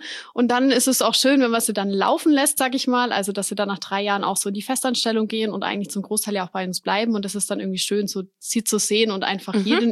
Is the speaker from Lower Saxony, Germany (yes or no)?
no; Weikersheim, Baden-Württemberg, Germany; Ansonsten bin ich auch jemand, der hier aus der Region kommt, also aus dem Taubertal. Ich bin in Weigersheim aufgewachsen, lebe dort bis heute. Wir haben dort ein Haus gebaut, bin dort in der Heimat